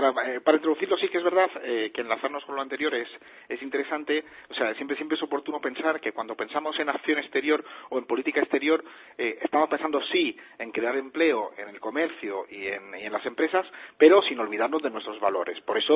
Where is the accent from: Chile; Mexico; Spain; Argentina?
Spain; yo que soy español, ¿sabes? Mi proyecto formativo va a tener más eficacia ahí donde hablan mi mismo idioma.